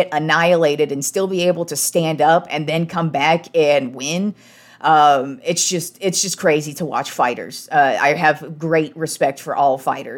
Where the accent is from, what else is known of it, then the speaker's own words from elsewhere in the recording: Reno, Nevada, United States; And if you're from Nevada, like I'm from Reno, Mills Lane was the dude in Nevada.